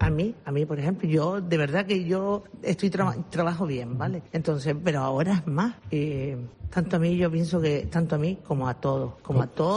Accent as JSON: {"language": "Spanish", "town": "Arucas", "region": "Canary Islands", "country": "Spain", "said": "Y soy de Arucas. Y llevo Arucas en el corazón."}